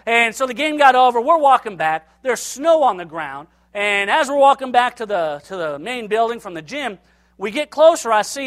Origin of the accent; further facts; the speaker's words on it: Los Angeles, California, United States; I'm from Los Angeles, and I just wandered the streets of Michigan Avenue